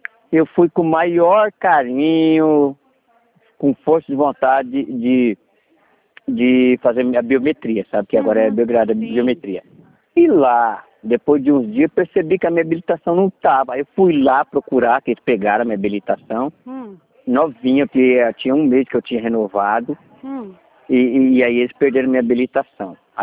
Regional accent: Palmital, São Paulo, Brazil; also born or lived in Assis; Eu tô no Mato Grosso, mas eu não sou Mato Grossense, eu sou paulista aí de Palmital.

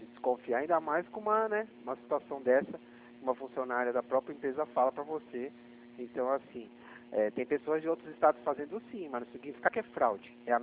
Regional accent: Atibaia, São Paulo, Brazil; Eu sou aqui de São Paulo. Eu sou de Atibaia.

